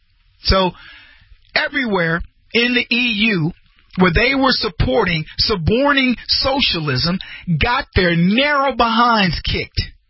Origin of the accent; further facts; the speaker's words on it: United States; I can't wait to tell people I'm an American and, you know, be happy about it.